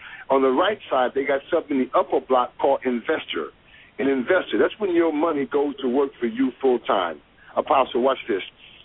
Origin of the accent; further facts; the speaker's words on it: New York City, New York, United States; Brief background, I'm from the Bronx, New York. Folks raised up poor, mom, seven kids on welfare, dropped out of high school.